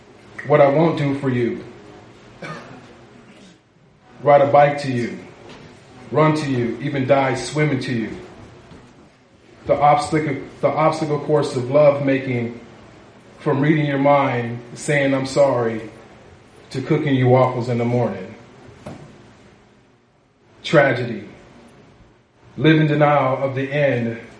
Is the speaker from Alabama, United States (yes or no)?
no; Riverside, California, United States; I'm from Riverside, born and raised, so it's just good to be in the city. Flew in from Oregon